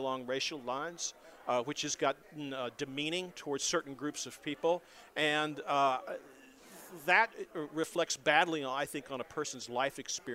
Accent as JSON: {"language": "English", "region": "Texas", "country": "United States", "tie": "born or raised there", "said": "You take my experience growing up in Texas. I came up, just to give everybody an idea of my age, I came up when the school system was racially integrated."}